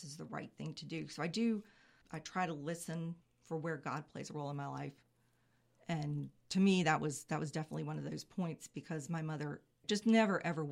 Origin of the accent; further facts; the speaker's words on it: North Carolina, United States; I grew up in Wake County. Cool. My parents moved to North Carolina when I was 3 years old. My dad was with IBM, and it was part of that migration.